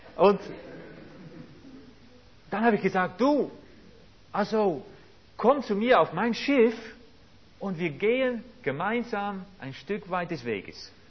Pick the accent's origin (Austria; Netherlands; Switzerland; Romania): Netherlands; Also, ich bin Holländer und ich habe zu Hause auch mal ein bisschen was Drogen genommen.